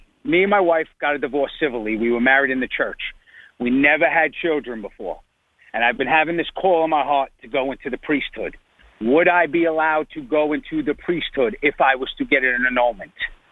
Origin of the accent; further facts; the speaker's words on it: New York City, New York, United States; now in Florida, United States; Yes. First of all, I am from New York City originally. I live here 10 years.